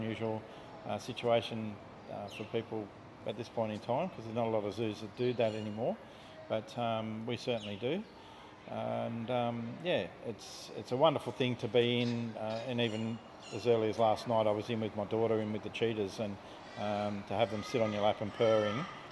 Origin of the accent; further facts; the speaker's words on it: South West England, United Kingdom; born there; I was born in Devon where his zoo is.